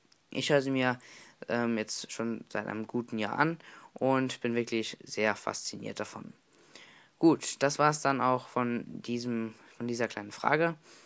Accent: Saarbrücken, Saarland, Germany; Vielleicht kennt ihr mich aber auch unter dem Namen … aus dem Internet. Ich komme aus Saarbrücken

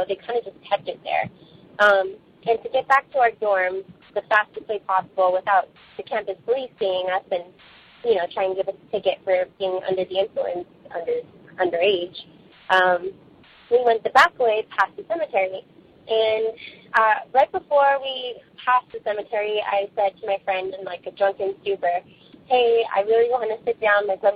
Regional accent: California, United States; I'm from California.

